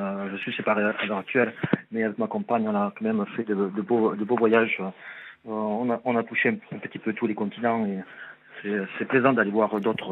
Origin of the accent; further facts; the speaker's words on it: Gourdon, Occitanie, France; Je suis né à Gourdon. Je suis natif.